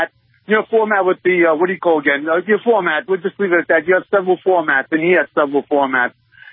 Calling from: Utah, United States; … from Utah.

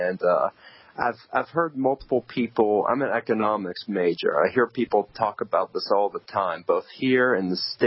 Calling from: East of England, United Kingdom; I'm actually calling from the University of Essex in the UK right now.

